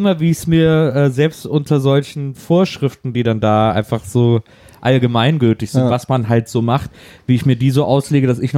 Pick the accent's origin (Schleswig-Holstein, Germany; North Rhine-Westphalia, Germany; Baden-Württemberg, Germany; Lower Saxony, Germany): North Rhine-Westphalia, Germany; ich bin in so Vorort von Köln.